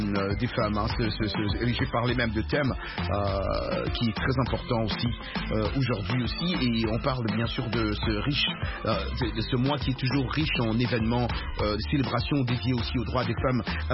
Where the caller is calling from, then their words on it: Pointe-Noire, Republic of the Congo; VO Afrique est devenue la radio la plus écoutée que même RFI ici chez nous à Pointe-Noire.